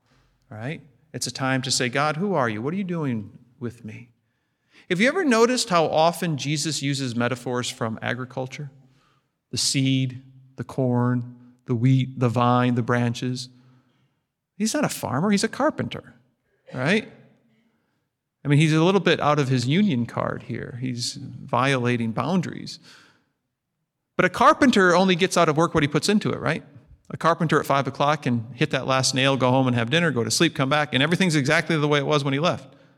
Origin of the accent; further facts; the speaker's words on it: Michigan, United States; I grew up in Michigan. I'm the youngest of eight.